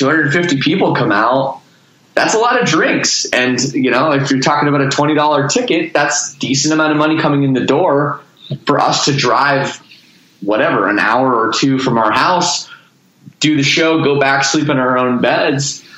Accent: Toronto, Ontario, Canada; I'm from Toronto.

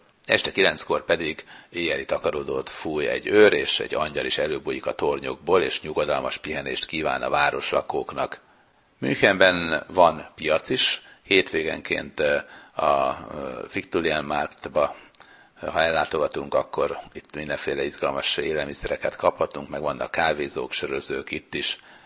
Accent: Sopron, Győr-Moson-Sopron, Hungary; now in Germany; Én Sopron környékén nőttem fel, úgyhogy már másodikas voltam, és akkor is már viszonylag jól beszéltem németül

